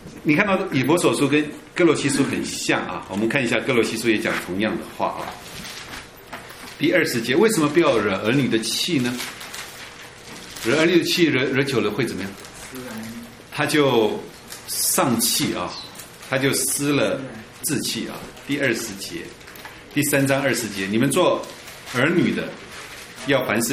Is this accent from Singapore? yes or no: no; China; 我们中国人也叫成年礼冠礼